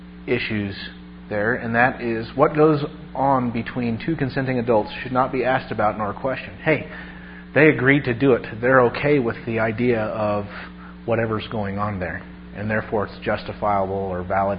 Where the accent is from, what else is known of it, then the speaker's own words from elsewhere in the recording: Nevada, United States; One thing that, you know, growing up in Nevada taught me, because we had prostitution